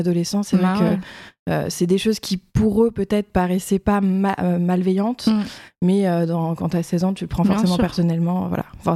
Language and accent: French; Pessac, Nouvelle-Aquitaine, France; Alors, si on commence aux racines, moi je viens de Bordeaux